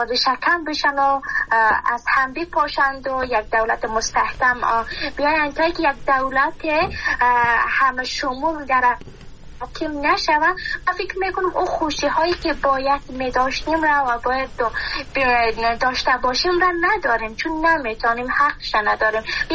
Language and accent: Persian; Afghanistan; من خودم بانوان یک بود از افغانستان هستم،